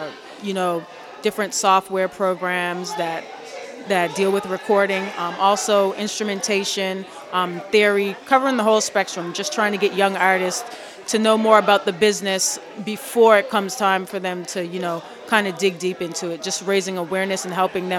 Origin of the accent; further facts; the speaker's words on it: North Preston, Nova Scotia, Canada; I'm from North Preston, Nova Scotia. I come from a long line of musical family